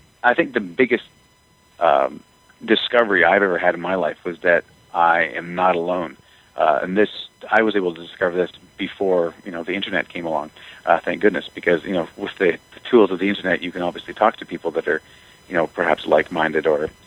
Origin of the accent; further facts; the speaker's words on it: Canada; the place where I grew up in Canada